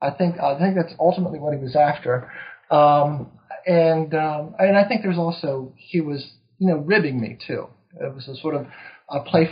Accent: East Coast, United States; also born or lived in Texas; I grew up on the East Coast, lived in Texas for a number of years

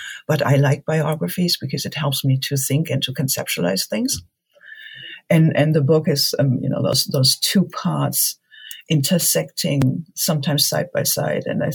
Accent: Germany; And I think part of that was really growing up in Germany and the strange realization, looking around in, say, the early 80s or late 70s

